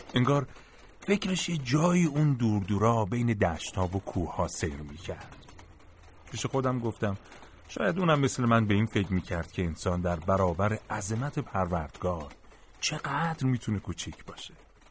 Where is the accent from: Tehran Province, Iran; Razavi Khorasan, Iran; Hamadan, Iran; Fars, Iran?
Razavi Khorasan, Iran; Mashhad; گفتم مشهد.